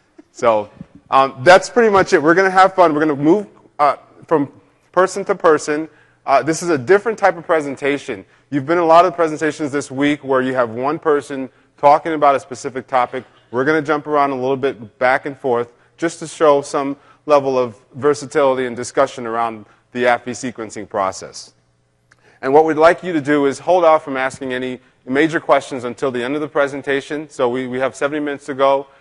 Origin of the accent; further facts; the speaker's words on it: New York, United States; I'm out from the New York area.